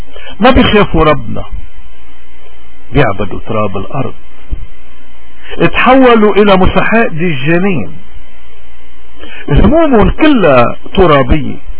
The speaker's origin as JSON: {"language": "Arabic", "country": "Lebanon", "said": "اليوم كلنا كلبنانيين بدنا نصلي لبعضنا البعض."}